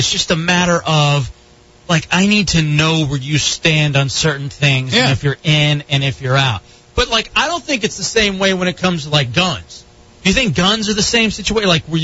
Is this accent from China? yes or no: no; Texas, United States; See, I grew up in Texas, and I wasn't a real big gun guy